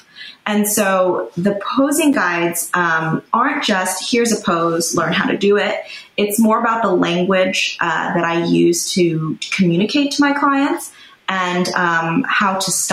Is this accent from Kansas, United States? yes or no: no; New York, United States; You know, they produce in New York. I grew up in New York.